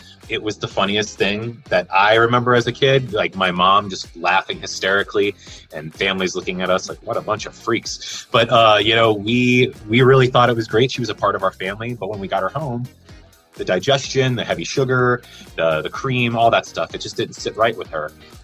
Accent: Longmont, Colorado, United States; I'm from Longmont, Colorado.

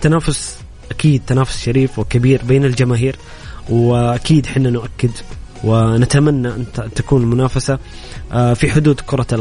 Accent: Saudi Arabia; نحن كسعوديين أكيد نتمنى فوز الاتحاد أو فاز الأهلي المصري

